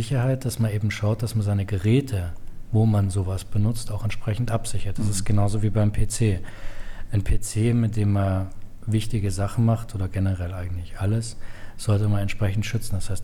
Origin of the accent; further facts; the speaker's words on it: Germany; also ich komme ja aus Deutschland